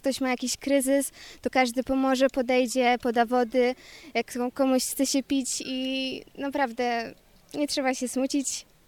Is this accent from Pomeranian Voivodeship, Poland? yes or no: yes; Starogard Gdański, Pomeranian Voivodeship, Poland; jestem ze Starogardu Gdańskiego z Grupy Kociewskiej.